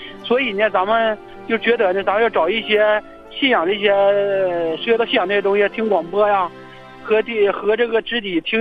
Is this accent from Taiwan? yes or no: no; Jilin, China; now in Beijing, China; 因为在这儿吧，像北京这城市的地方，还不像我们老家，我们老家吉林那地方呢